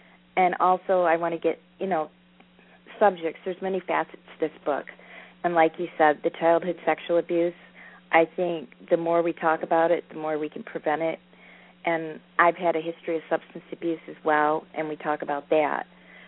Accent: United States; Yes, that's right. I'm American, and I met Mohammed when I was going to college

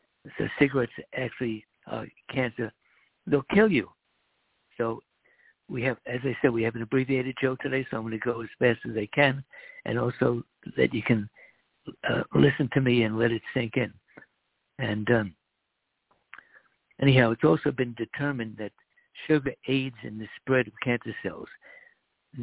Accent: Miami, Florida, United States; I do a lot of Latin dancing back home in Miami.

